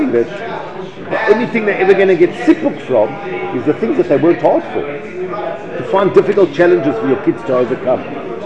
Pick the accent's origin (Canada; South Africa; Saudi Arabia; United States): South Africa; I grew up in South Africa, and I was in the third world as parts of South Africa in the rural areas or whatever.